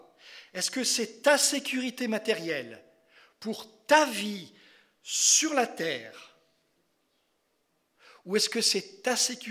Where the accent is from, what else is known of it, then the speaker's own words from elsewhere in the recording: France; Si on devait demander aux Français, je suis Français, hein